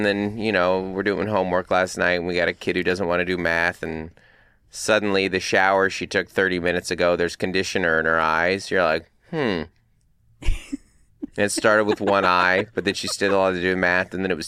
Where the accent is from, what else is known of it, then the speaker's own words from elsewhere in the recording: Pacific Northwest, United States; I was out with Nate Bergetzi up in my hometown in the Northwest.